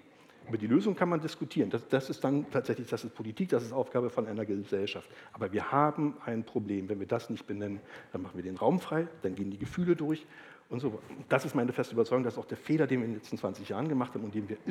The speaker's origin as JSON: {"language": "German", "region": "East Germany", "country": "Germany", "tie": "born or raised there", "said": "ich habe als Kind im Osten immer gesessen und habe mir wirklich mit Leidenschaft Bundestagsdebatten angeguckt"}